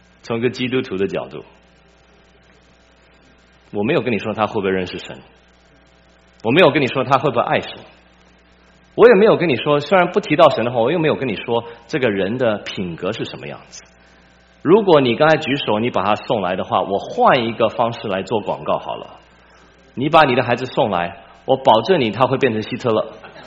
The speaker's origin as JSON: {"language": "Chinese", "country": "Taiwan", "tie": "born or raised there", "moved": "yes", "lives_now": "United States", "said": "我在美国可能没有这么多，我以前在台湾长大一段时间"}